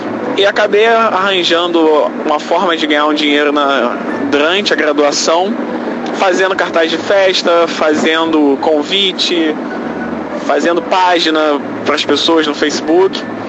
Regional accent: Rio de Janeiro, Brazil; eu sou do Rio de Janeiro.

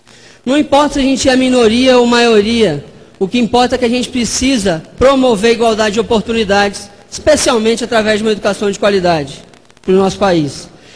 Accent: Linhares, Espírito Santo, Brazil; eu venho de Linhares, uma cidade ao norte do Espírito Santo.

